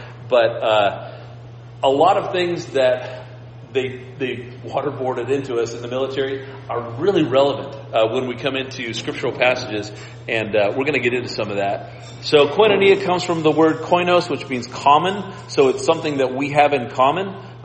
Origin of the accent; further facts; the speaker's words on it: Scotland, United Kingdom; I have a very long fuse, but when I lose it, I tend to lose it pretty good. I'm Scottish.